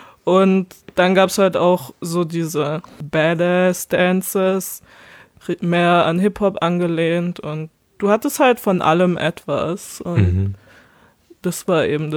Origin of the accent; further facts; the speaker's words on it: Baden-Württemberg, Germany; bei uns in Baden-Württemberg heißt es Fastnet